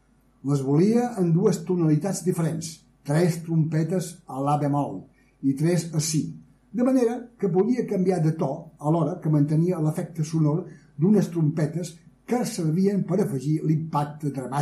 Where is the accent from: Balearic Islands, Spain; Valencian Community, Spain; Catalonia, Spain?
Balearic Islands, Spain; Ciutadella; Ciutadella, que és, entre cometes, el meu poble.